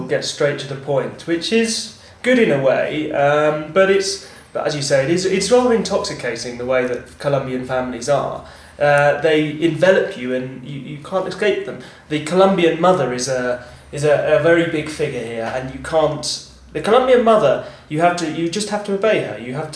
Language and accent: English; England, United Kingdom; when I grew up in England